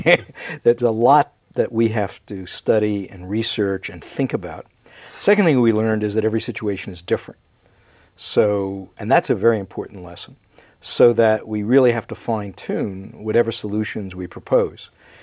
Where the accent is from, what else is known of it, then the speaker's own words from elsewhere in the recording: United States; now in Canada; I originally came from the United States to Canada. I've learned all that stuff. So now I'm a Canadian nationalist, but I'm not an extreme nationalist.